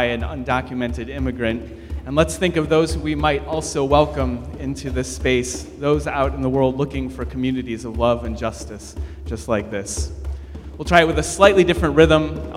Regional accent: Oak Park, Illinois, United States; now in Boston, United States; I'm visiting from Boston, although I grew up in Oak Park. So it's nice to be back in the Midwest.

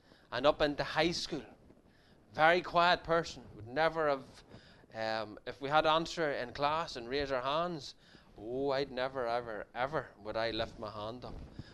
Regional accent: Markethill, Northern Ireland, United Kingdom; Well, I grew up in the Free Presbyterian Church. I grew up in Market Hill, outside of Armagh. And that was where I grew up

